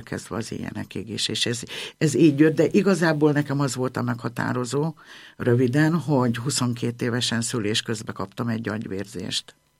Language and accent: Hungarian; Jász-Nagykun-Szolnok, Hungary; Vidéken, Szolnok megyei vagyok, Alföldön nőttem fel, és nagy családban, 5 voltunk testvérek